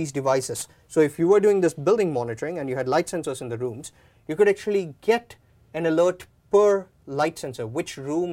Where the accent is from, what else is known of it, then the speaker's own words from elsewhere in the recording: India; I'm from India